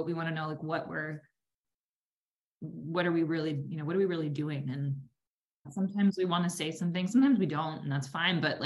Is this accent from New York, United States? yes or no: yes; New York, United States; I am I'm from New York, and I currently live in New York City. I lived in different places in the country also